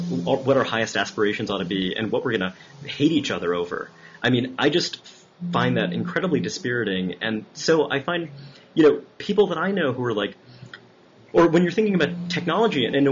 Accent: Brooklyn, New York, United States; I grew up in Flatbush

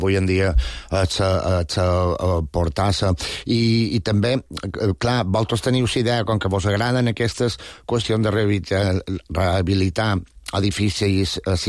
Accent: Balearic Islands, Spain; personalment, com a mallorquí

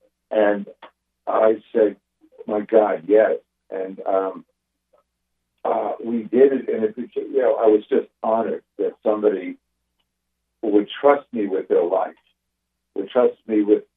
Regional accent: New York, United States; But, you know, I'm a Jew from Long Island. He's a Jew from Long Island.

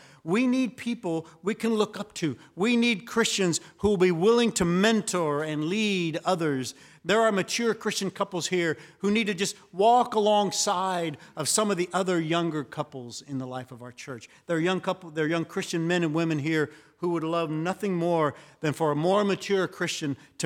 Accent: Texas, United States; I remember going to Spain as a young man and having people walk up to me and say, find out that I was from Texas.

